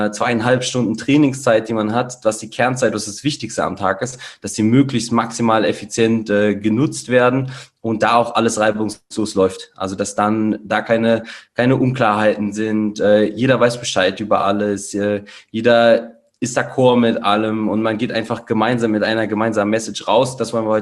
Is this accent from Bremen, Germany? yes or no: no; Kassel, Hesse, Germany; born there; geboren in Kassel, 28 Jahre alt